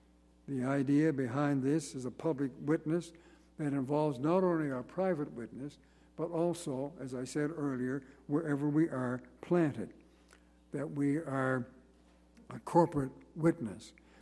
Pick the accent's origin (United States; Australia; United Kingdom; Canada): Canada; Nova Scotia; I come from Nova Scotia, as you know